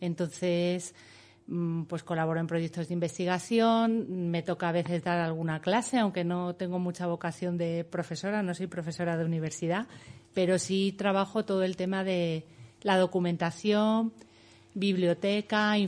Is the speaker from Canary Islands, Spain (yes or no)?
no; Madrid, Community of Madrid, Spain; now in Cercedilla, Spain; Pues llevo aquí 26 años viviendo, vine de Madrid como muchos de los que estamos aquí.